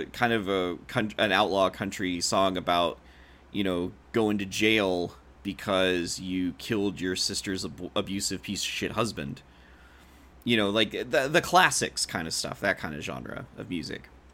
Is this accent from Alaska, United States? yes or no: no; West Virginia, United States; And I'm from West Virginia. I'm from Southern West Virginia. I am very akin to country music.